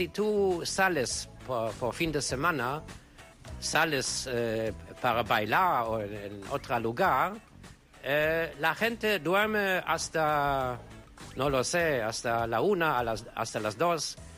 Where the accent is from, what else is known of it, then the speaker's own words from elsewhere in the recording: Germany; Spanish is a second language; Cenar a las 8. A las 8. Porque en Alemania comemos más pronto, no como